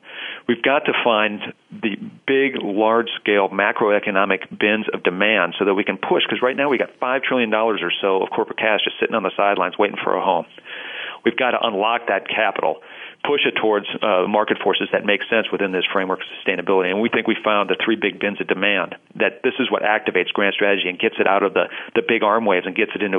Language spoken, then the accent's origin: English; Wayzata, Minnesota, United States; I mean, I grew up in Wayzata, Minnesota, outside of Minneapolis. And I mean, so living in suburbia made sense